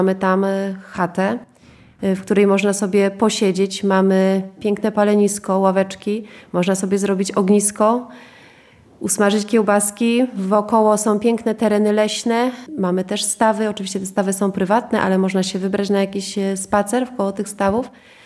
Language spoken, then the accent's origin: Polish; Kraszewice, Greater Poland Voivodeship, Poland; No to mówię, że z Kraszewic, tak? Kraszewice, no nie wiem gdzie to jest.